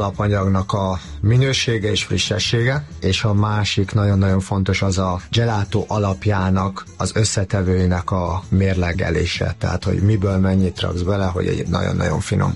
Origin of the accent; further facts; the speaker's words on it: Hungary; born there; moved away; also born or lived in Italy; Nem ott nőttem fel, én Magyarországon születtem, és sport miatt oda költöztem. Én 16 évet voltam külföldön, ebből 6-ot Olaszországban, emellett Angliában, Írországban, Hollandiában, Albániában, ezekben az országokban voltam.